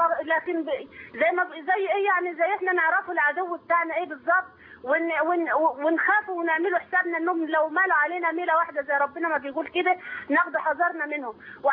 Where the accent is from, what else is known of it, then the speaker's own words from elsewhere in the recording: Egypt; احنا من الريف، يعني احنا من الاغلبيه الصمتة بتاعت الشعب المصري